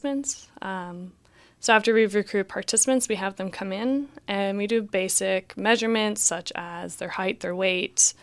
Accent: Calgary, Alberta, Canada; now in Victoria, Canada; Fortunately, I'm also from Calgary, so moving to Victoria was already my first time moving away from home.

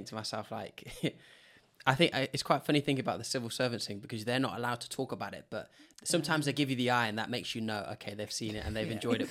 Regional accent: Zimbabwe; You know, I'm from Zimbabwe, where, you know, you didn't have a choice how to learn how to swim.

